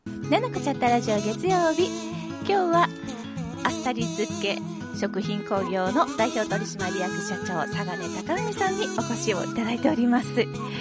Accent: Osaka, Japan; 大阪行った時に思うんですよ。自分は暮らしてた時はね、もう生まれ育ってるはずやのに

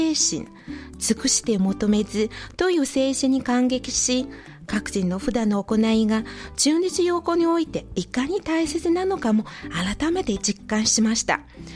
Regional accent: Northeast China, China; Japanese is a second language; で私はあの東北三省の出身で、うん、やっぱり東北地方の郷土料理が一番得意なんですね。

